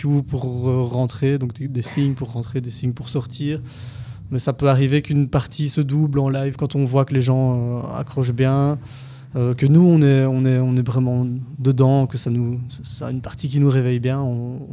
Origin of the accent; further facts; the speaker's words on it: Liège, Wallonia, Belgium; Alors Liège, donc on vient de Liège, hein. C'est une ville en Belgique qui est assez petite, et on se connaît tous.